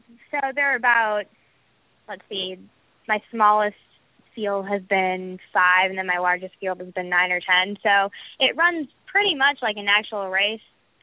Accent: Wisconsin, United States; I'm originally from Wisconsin.

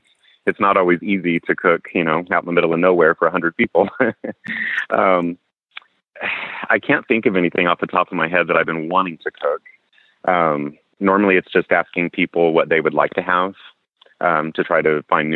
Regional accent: New Mexico, United States; Green chili burritos, since I'm from New Mexico.

